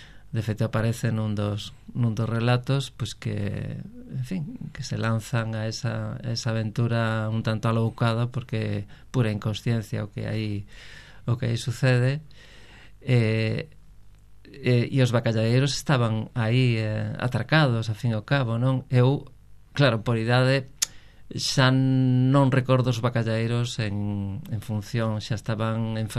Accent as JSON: {"language": "Galician", "region": "Galicia", "country": "Spain", "tie": "born or raised there", "said": "o meu barrio natal e onde me criei en Canido"}